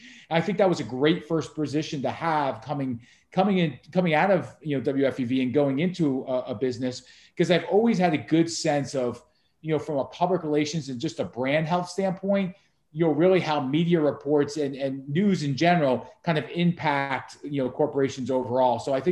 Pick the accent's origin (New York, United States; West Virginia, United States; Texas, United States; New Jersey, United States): New Jersey, United States; Paramus; I grew up in Paramus, New Jersey, just across the river, with a love of sports and all sports